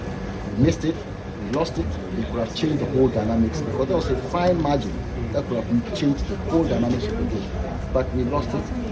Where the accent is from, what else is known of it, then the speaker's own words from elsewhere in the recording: Ghana; I must say, optimistically, I'm Ghanaian.